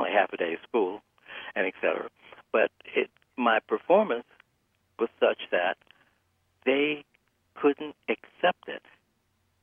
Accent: Detroit, Michigan, United States; 5 years old, I'm born and raised in Detroit, the Midwest.

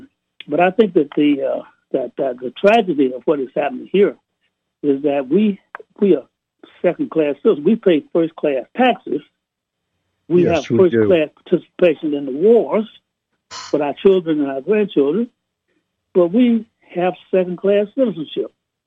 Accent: Georgia, United States; born there; also born or lived in Mississippi; I was born in Georgia in 1942. I'll be 81 next month, if God's willing.

